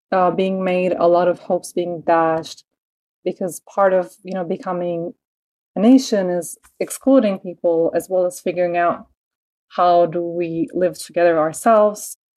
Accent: Turkey; How would I describe my life growing up in Turkey? I would say it was a childhood that was very politicized

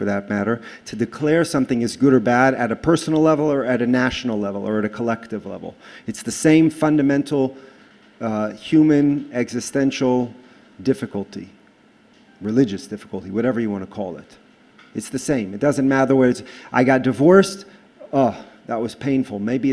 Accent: Houston, Texas, United States; now in Israel; I'm originally from Houston, Texas. It's been a long time because I've been in Israel since 1992

